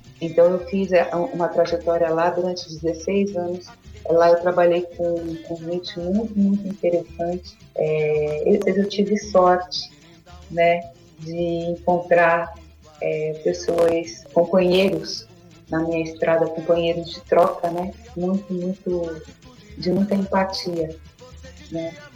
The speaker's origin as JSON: {"language": "Portuguese", "region": "Paraná", "country": "Brazil", "tie": "born there", "said": "Porque a negritude aqui no Paraná, principalmente, onde eu nasci, né, ela é negada"}